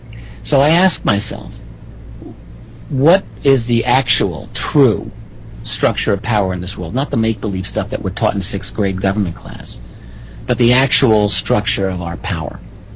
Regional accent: Brentwood, New York, United States; I grew up in Brentwood, Long Island.

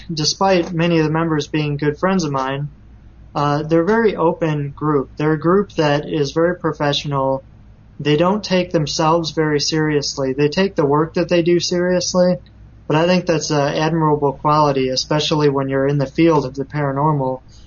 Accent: Des Plaines, Illinois, United States; also born or lived in Chicago; now in Rockford, United States; Yes, I was born in Chicago. I was raised there for about 4 years, and then my parents moved out to Des Plaines, Illinois, which is a suburb by O'Hare Airport.

